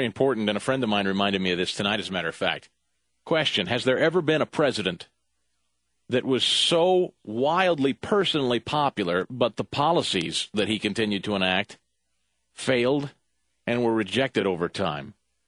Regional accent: Kansas City, United States; Let's go to Kansas City, my hometown.

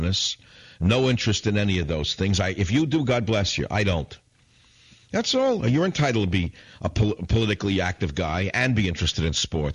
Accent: Bronx, New York, United States; He was from Brooklyn anyway, and I'm from the Bronx.

